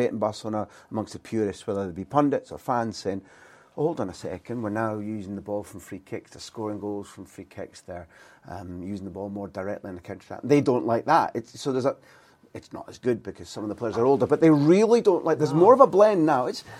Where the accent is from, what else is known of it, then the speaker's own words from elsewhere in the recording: Aberdeen, Scotland, United Kingdom; And I grew up in Aberdeen